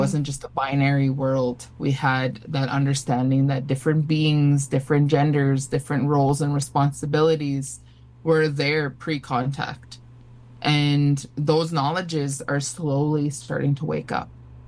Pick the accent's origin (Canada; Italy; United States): Canada; Saskatchewan; I'm a Dakota Cree. I'm from Treaty 4. And that's located in Saskatchewan. My home reserve is from Musketeering First Nation. I'm two-spirited, identified. I use she, they pronouns.